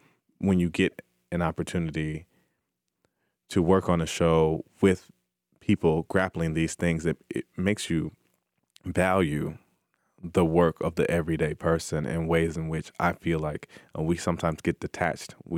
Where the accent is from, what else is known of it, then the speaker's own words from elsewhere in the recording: Tallahassee, Florida, United States; And I mentioned that I was from Tallahassee, Florida, and his smile opened up.